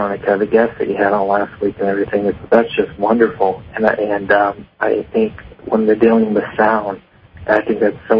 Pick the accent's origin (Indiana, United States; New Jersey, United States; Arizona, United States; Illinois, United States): Indiana, United States; No, and I'm from Indiana.